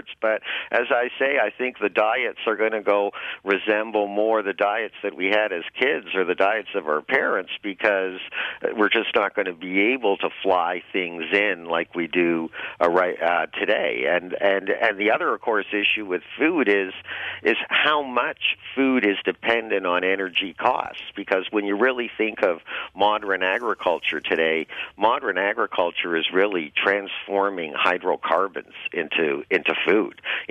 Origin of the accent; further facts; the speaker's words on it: Toronto, Ontario, Canada; When I was a boy growing up in Toronto